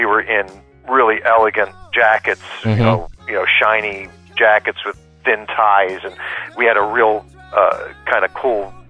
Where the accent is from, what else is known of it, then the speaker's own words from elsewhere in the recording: Mountaintop, Pennsylvania, United States; also born or lived in Wilkes-Barre; I was born in Wilkes-Barre, Pennsylvania, and when I was about 4 years old, my father bought a house in Mountaintop, and I grew up in a family bakery, so the bakery remained in Wilkes-Barre, so we traveled back and forth, 12 miles.